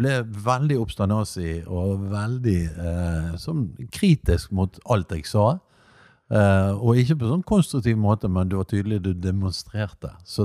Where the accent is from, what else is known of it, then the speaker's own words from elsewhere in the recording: Bergen, Vestland, Norway; Ja, jeg er bergenser. Og Bergen jo med i mitt hjerte, og Brann og alt dette her. Jeg elsker byen vår, og jeg oppvokst opp under Løvstakken. Ja, ja, og gikk på Nykammer skole